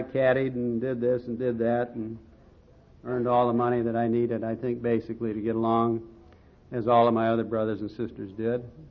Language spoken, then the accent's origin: English; Omaha, Nebraska, United States; I'm the youngest of 14 children. And we were raised here in Omaha.